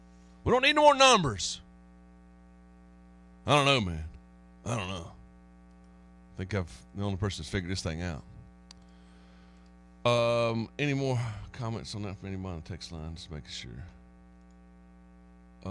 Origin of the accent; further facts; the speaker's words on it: Chester, Pennsylvania, United States; I want to get Kenny Calicut's. I'm from Chester.